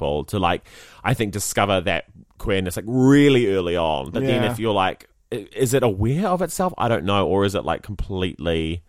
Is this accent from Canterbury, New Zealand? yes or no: yes; Christchurch, Canterbury, New Zealand; like being like closeted homosexuals growing up in Christchurch, like it was our safe space.